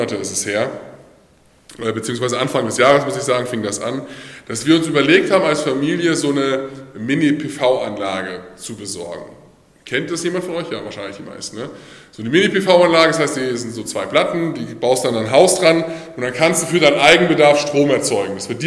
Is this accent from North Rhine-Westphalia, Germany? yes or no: no; Bavaria, Germany; so 50 Kilometer von dem Heimatdorf in Bayern, wo ich aufgewachsen bin und der auch nach NRW sich verschlagen hatte.